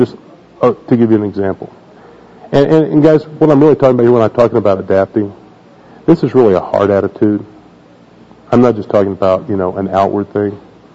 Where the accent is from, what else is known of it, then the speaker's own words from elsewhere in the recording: Oklahoma, United States; Like when I was in Oklahoma, when I grew up in Oklahoma, I'd say, hey, how far is that?